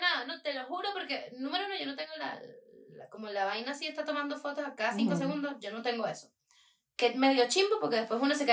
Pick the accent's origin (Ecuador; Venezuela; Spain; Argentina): Venezuela; Falcón; Lo que pasa es que, bueno, yo como soy de Falcón, pues